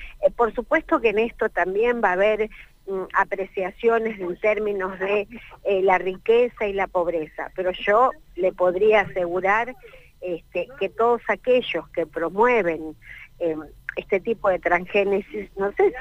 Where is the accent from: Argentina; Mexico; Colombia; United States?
Argentina; Neuquén; Somos andinos. Estamos los Andes del Norte y los Andes del Sur. Orgullosamente montañeses, andinos, cordilleranos, como nos quieran llamar. Pero somos un espacio importante en esta Argentina diversa y hermosa.